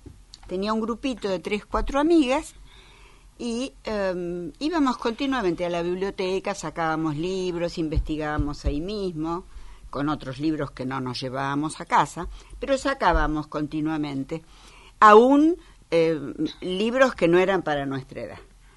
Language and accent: Spanish; San Andrés de Giles, Buenos Aires Province, Argentina; Como mi pueblo en realidad era un pueblo del interior aburrido, yo vivía en el campo, iba a la escuela al pueblo.